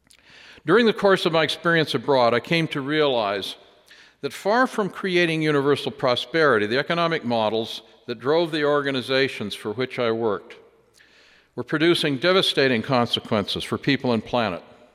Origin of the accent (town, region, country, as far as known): Longview, Washington, United States; born or raised there